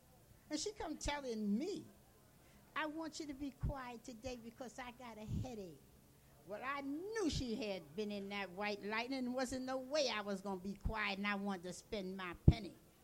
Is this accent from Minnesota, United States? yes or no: no; Hoboken, New Jersey, United States; I'm from Hoboken, New Jersey. And in Jersey, we lived at 356 Newark Street. I was born in that building, and I practically raised in that building.